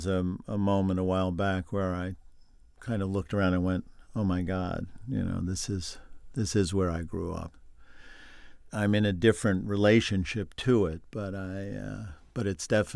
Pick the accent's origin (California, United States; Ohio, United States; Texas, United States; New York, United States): New York, United States; I grew up on Long Island.